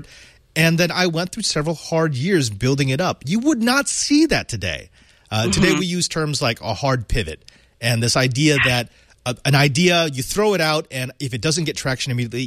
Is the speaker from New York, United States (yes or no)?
no; California, United States; born there; I was born like you in the Silicon Valley. I am a Silicon Valley boy. I lived a lot of my life here.